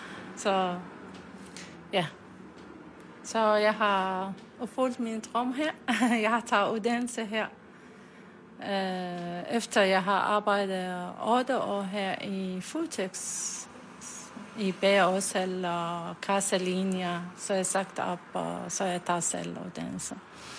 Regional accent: Iraq; Danish is a second language; now in Denmark; Jeg kommer fra Irak.

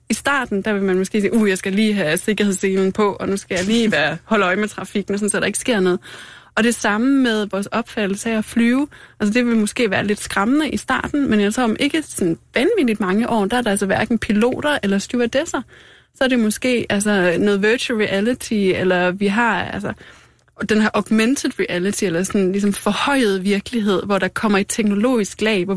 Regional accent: North Denmark Region, Denmark; Altså nu vil jeg sige, jeg er vokset op i Nordjylland

